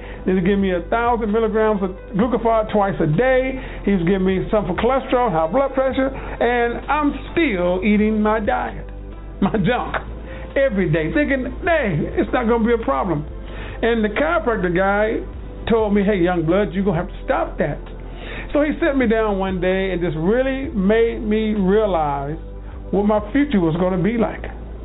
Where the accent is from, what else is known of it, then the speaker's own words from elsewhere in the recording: the South, United States; I'm from the South Southern boy.